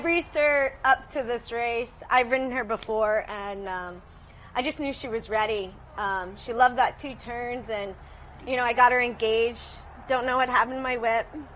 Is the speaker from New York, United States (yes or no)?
yes; Saratoga Springs, New York, United States; knowing that I won at Saratoga, my hometown, as well.